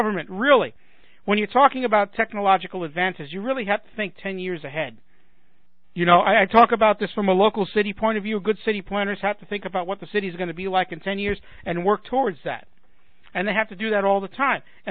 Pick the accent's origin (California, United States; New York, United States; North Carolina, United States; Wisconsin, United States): New York, United States; New York City; And back in my days in New York City, when I was growing up in New York